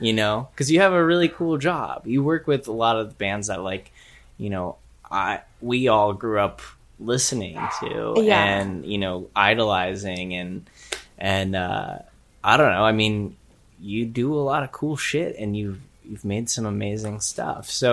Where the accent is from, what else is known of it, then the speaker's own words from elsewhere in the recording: Utah, United States; I mean, I grew up in Utah.